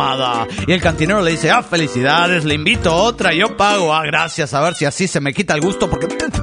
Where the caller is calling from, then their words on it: Monterrey, Nuevo León, Mexico; de Monterrey, Nuevo León